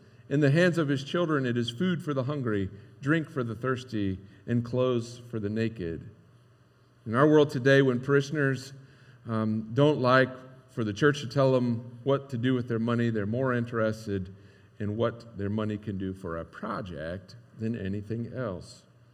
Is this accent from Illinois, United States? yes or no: no; Ohio, United States; I get it. I grew up in Licking County too.